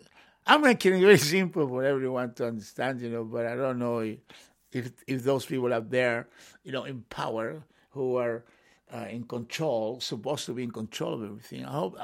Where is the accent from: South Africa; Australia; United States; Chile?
Chile; now in England, United Kingdom; I'm from Chile, in South America, you know.